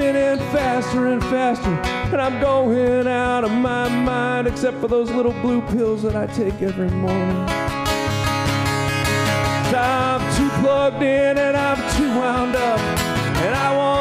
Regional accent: New York, United States; because I'm originally from New York, I swore at him and hung up. Now, obviously, I'm from Western New York, which is true.

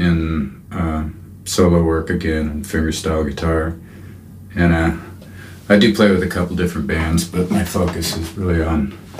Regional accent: Montana, United States; moved away as an adult; now in Colorado, United States; I grew up in Montana playing bluegrass and a little bit of country music and some rock. And I moved away from home when I was 19, ended up in Colorado, and I've been there ever since.

